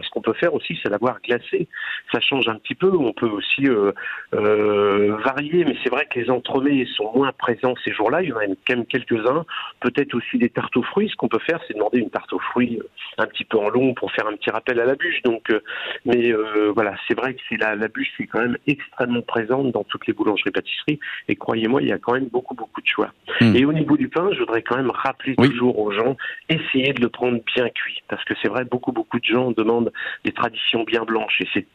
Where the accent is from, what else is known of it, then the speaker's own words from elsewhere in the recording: Hauts-de-France, France; chez nous, dans le Nord, on dit des pains au